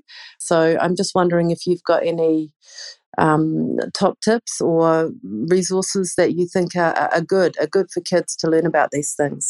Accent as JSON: {"language": "English", "country": "New Zealand", "lives_now": "Tashkent, Uzbekistan", "said": "I'm calling from Tashkent in Uzbekistan. I'm originally from New Zealand"}